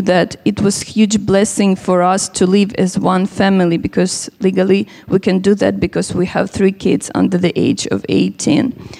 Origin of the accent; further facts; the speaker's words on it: Kharkiv, Kharkiv Oblast, Ukraine; English is a second language; We are from Kharkiv. It's the northern part of our country, and it's still hot on the map.